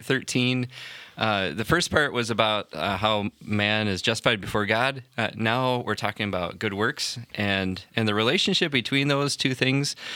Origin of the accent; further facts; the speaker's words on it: Chicago, Illinois, United States; Yes, I grew up in the Chicago area.